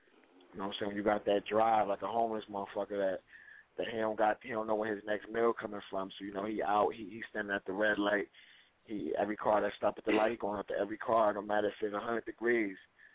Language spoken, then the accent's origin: English; Paterson, New Jersey, United States; Man, I'm from Patterson, New Jersey.